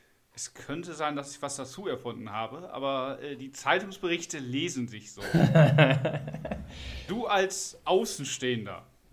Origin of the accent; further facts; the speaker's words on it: Northern Germany, Germany; Wir sind Norddeutsche, die benehmen sich alle so.